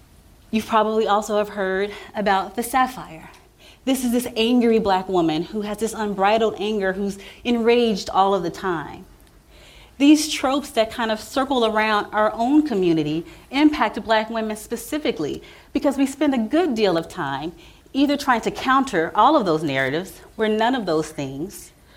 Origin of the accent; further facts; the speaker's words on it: Midwest, United States; So I was raised in the Midwest by a family that pretty much migrated from the South. And so I was raised in a very firm Southern Christian Baptist faith, very traditional.